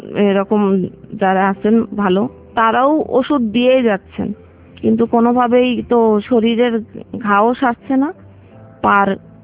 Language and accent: Bangla; Jessore, Khulna Division, Bangladesh; আমার বাড়ি হচ্ছে যশোর জেলার একদম প্রপারেই, টাউনে, সদর জেলার। গ্রামের পরিবেশ হয়তো একটু আধটু ছিল, কিন্তু শহরের মতো করেই আমি বড় হয়েছি।